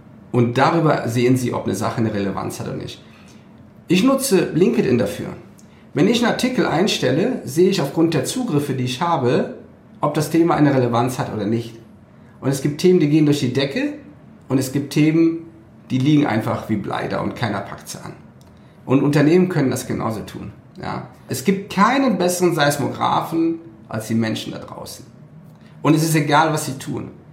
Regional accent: North Rhine-Westphalia, Germany; weil ich komme aus der Ecke von Köln.

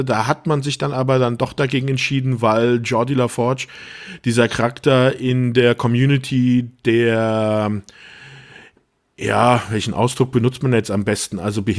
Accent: Rhineland-Palatinate, Germany; Ja, ich bin ja auch in der Pfalz groß geworden.

